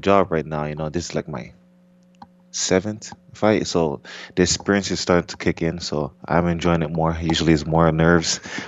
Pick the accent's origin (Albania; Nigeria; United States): Nigeria; English is a second language; I played soccer growing up in Nigeria. That's the major sport over there.